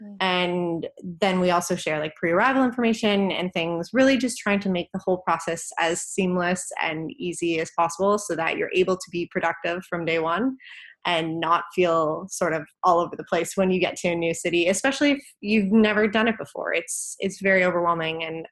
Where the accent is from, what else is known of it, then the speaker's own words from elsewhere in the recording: Toronto, Ontario, Canada; Yeah, so I'm originally from Canada, a little backstory on me. Grew up just outside of Toronto, and I went to university there for business.